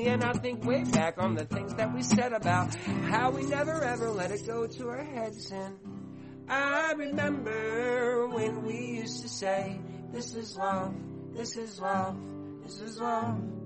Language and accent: English; Virginia, United States; I'm from Virginia, and I was trying to come up with some sort of nod to Virginia